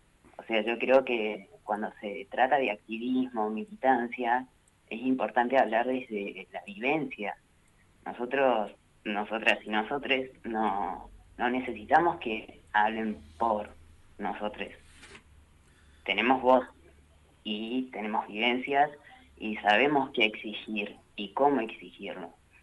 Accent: Jacobacci, Río Negro, Argentina; yo crecí en Jacobacci, tengo mi vida ahí, y todavía no he vuelto

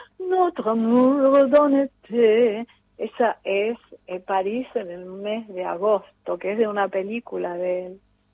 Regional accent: Rosario, Santa Fe, Argentina; born or raised there; also born or lived in Victoria / San Nicolás

